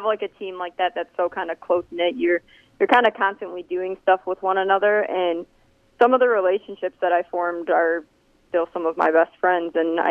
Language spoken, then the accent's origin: English; Westland, Michigan, United States; I went to John Glenn High School in Westland, Michigan.